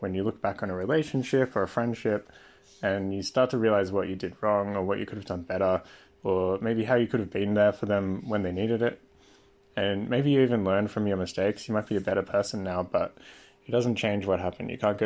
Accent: Sydney, New South Wales, Australia; I'm from Sydney, Australia.

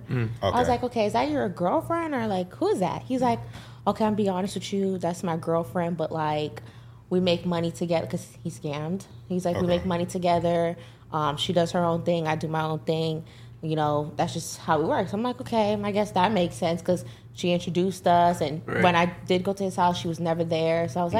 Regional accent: Fort Lauderdale, Florida, United States; I am from Fort Lauderdale, Florida. I'm 23 years old.

